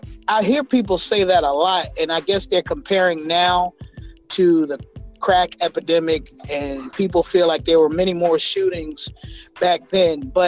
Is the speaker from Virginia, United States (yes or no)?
yes; Petersburg, Virginia, United States; I see my hometown, Petersburg, Virginia.